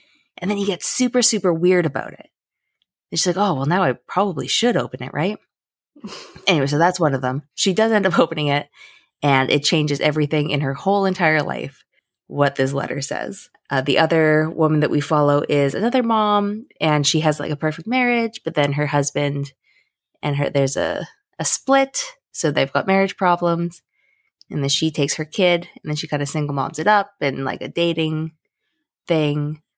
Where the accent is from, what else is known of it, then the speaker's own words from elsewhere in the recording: Canada; So it's exotic to me as a Canadian.